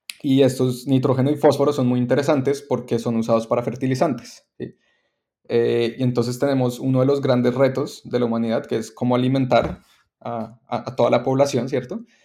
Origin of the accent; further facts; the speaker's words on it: Colombia; also born or lived in Quito; Yo nací en Quito, en Ecuador, pero me crié en Colombia y mi familia es colombiana.